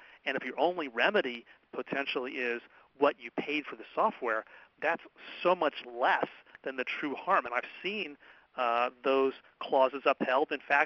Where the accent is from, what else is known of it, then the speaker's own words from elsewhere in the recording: Washington, District of Columbia, United States; I encourage you to enjoy my hometown of Washington, D.C.